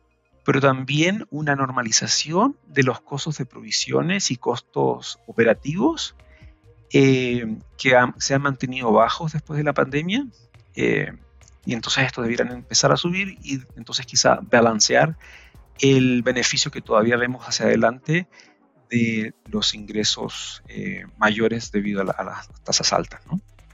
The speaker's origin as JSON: {"language": "Spanish", "country": "Mexico", "said": "Sí, que me disculpe mi descendencia, pero ya soy mexicano."}